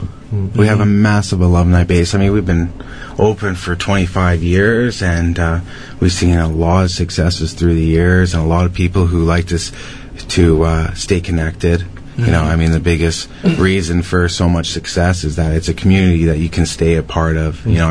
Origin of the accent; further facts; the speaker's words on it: Burnaby, British Columbia, Canada; also born or lived in New Westminster, Canada; I grew up in Burnaby and New West, so, I mean, it was just kind of suiting.